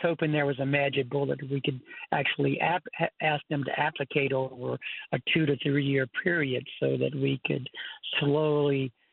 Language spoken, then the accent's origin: English; East Coast, United States; Well, I'm from the East Coast, so we call it wild Bermuda.